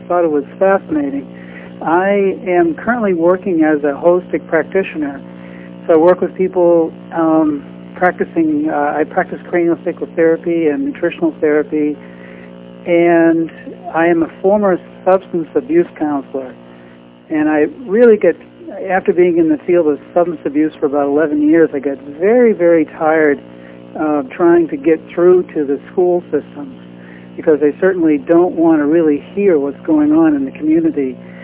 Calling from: Vermont, United States; I'm calling from Vermont.

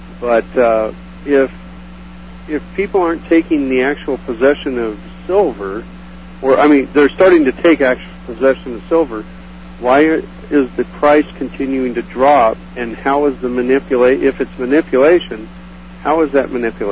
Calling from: Coeur d'Alene, Idaho, United States; Well, I did, and I'm from Coeur d'Alene.

